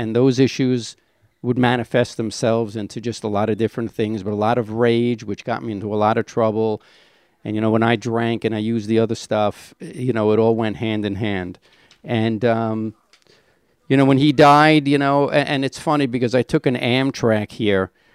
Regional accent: Brownsville, New York, United States; So all that stuff happened when I grew up in Brownsville, and we moved to Queens.

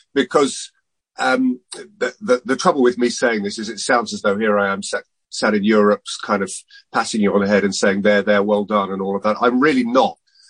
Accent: England, United Kingdom; And of course, as an Englishman, I enjoy that.

